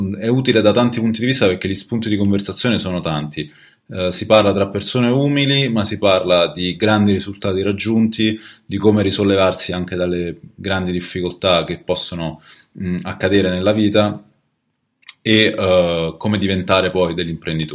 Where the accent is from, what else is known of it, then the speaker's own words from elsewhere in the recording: Gaeta, Lazio, Italy; entrambi siamo di Gaeta, è più, diciamo, abbastanza un caso questa cosa, ma forse no, è un piccolo paesino nella provincia di Latina, tra Roma e Napoli.